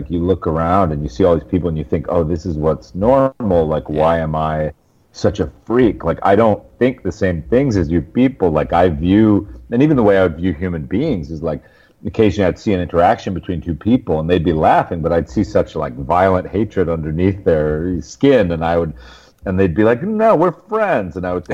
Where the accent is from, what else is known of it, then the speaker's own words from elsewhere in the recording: New York, United States; because I'm, you know, tall and I had blonde hair and I was from Westchester and like a square jaw.